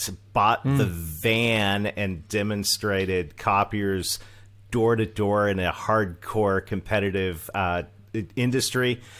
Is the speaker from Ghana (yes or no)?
no; Canada; accent: Canadian; now in United States; I'm Canadian. I married a Southern girl. And this baby face you see right now is a 50-year-old.